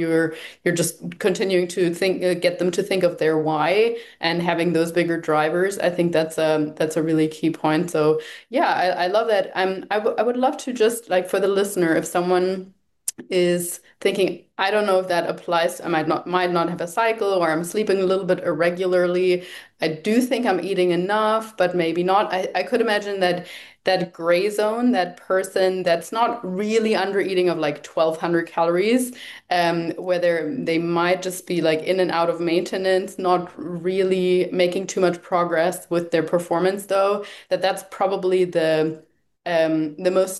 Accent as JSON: {"language": "English", "country": "Germany", "lives_now": "South America", "said": "I'm originally from Germany"}